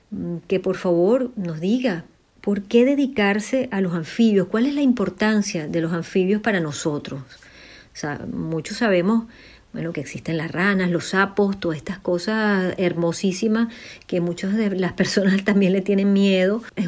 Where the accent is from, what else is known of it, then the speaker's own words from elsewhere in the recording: Venezuela; nos sentimos súper orgullosos como venezolanos